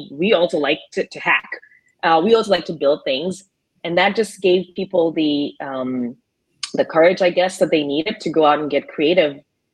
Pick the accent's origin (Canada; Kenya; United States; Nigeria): Kenya; And, you know, I'm from Kenya.